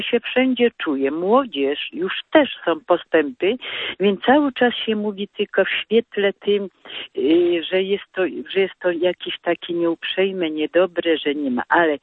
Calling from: Katowice, Silesian Voivodeship, Poland; Tak, ja ze Śląska dzwonię.

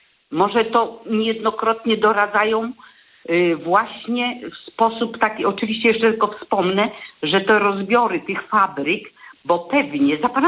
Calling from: Zielona Góra, Lubusz Voivodeship, Poland; Ja z Zielonej Góry dzwonię

